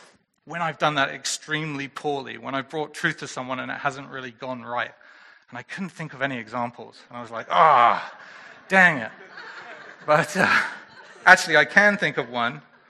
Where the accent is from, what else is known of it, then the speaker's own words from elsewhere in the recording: England, United Kingdom; I'm a man and it's partly because I'm English